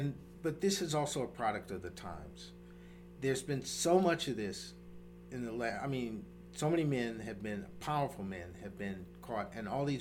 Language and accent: English; Midwest, United States; because I grew up in the Midwest